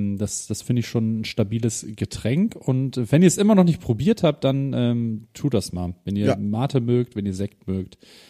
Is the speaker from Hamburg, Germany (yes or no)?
yes; Hamburg, Germany; Und ich muss sagen, am Anfang als Hamburger, man kennt hier Fasching, das ist einfach nicht das Gleiche.